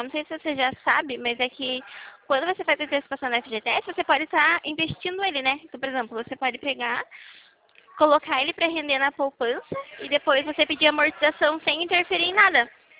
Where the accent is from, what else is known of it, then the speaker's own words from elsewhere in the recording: São Paulo, Brazil; Eu sou daqui de Tabatininga, deve ser porque o DDD nosso também é 015.